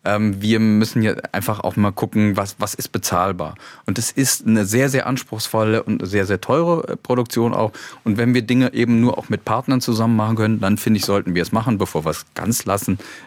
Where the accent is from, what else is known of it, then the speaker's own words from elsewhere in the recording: Eifel, Germany; also born or lived in Hamburg / Mainz / Frankfurt; now in Stuttgart, Germany; Also meine Heimat ist irgendwie die Eifel, aber ein bisschen ist Hamburg Hometown, Mainz ein bisschen, Frankfurt ein bisschen und jetzt arbeiten wir in Stuttgart.